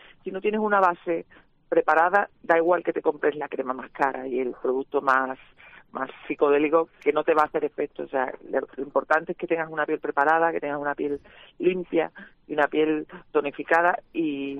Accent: Cádiz, Andalusia, Spain; Porque vivimos las dos en Cádiz, yo soy gaditana, y Cádiz es luz, Cádiz es mar

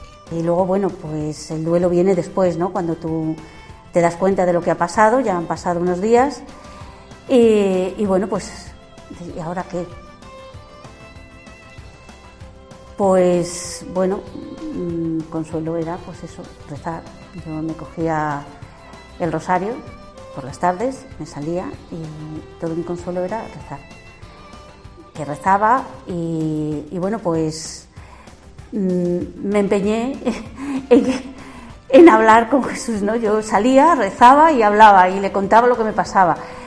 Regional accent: Los Santos, Castile and León, Spain; soy de Los Santos, un pueblecito al sur de la provincia de Salamanca.

